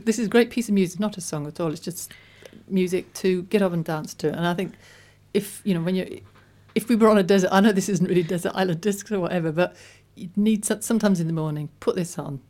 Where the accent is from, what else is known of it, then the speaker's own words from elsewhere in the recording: Birmingham, West Midlands, United Kingdom; I grew up in Leafy Edgbaston, and I attended Edgbaston High School